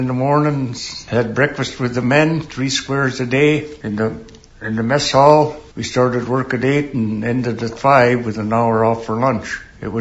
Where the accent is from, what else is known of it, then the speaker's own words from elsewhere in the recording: Nyac, Alaska, United States; I grew up in Nyack, Alaska.